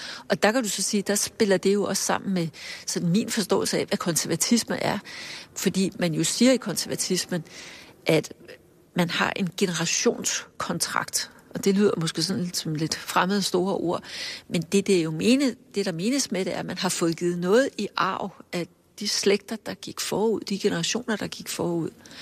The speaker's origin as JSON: {"language": "Danish", "town": "Holbæk", "region": "Zealand", "country": "Denmark", "tie": "born or raised there", "said": "Jeg er vokset op 7 kilometer uden for Holbæk, men altså ikke på et landbrug eller noget."}